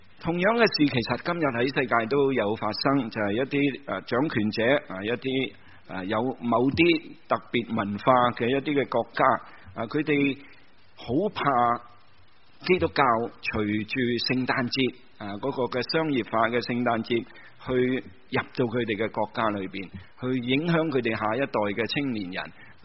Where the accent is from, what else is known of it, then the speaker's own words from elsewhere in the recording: China; 我们中国人有坐月坐30日的休息